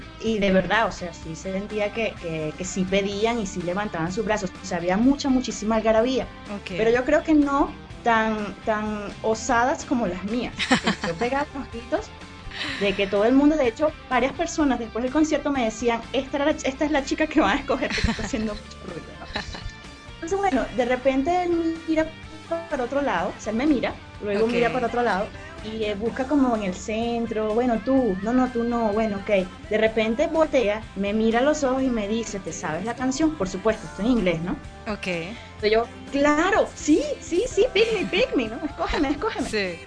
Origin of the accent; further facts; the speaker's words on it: Barquisimeto, Lara, Venezuela; Cuando le digo que soy de Barquisimeto